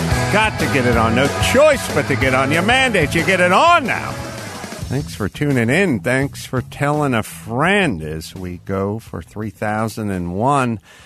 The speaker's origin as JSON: {"language": "English", "town": "North Hollywood", "region": "California", "country": "United States", "tie": "born or raised there", "said": "little room studio that was just literally 2 blocks from where I grew up in North Hollywood. So it's sort of interesting going right back to the old neighborhood."}